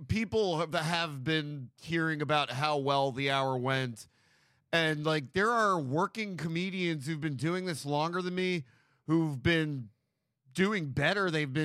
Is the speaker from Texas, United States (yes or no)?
no; New York City, New York, United States; And I grew up on the Upper West Side.